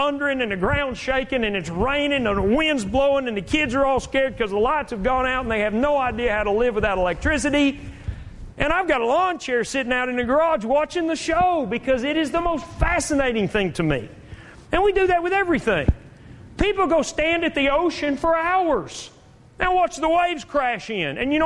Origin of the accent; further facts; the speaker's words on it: Lubbock, Texas, United States; I grew up in Lubbock, and not unlike here.